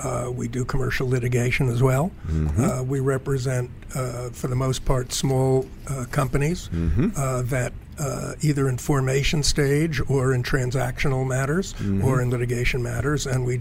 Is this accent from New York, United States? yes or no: yes; New York City, New York, United States; First in Queens, and then in Manhattan.